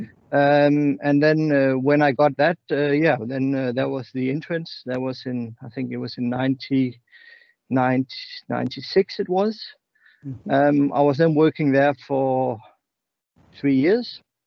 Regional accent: Aarhus, Central Denmark Region, Denmark; English is a second language; We are now, my wife and I, we are both from Aarhus, and our parents are from there, so close to the family

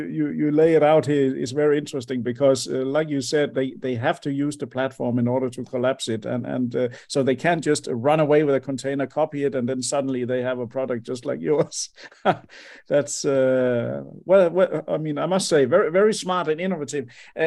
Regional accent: Denmark; my home country of Denmark

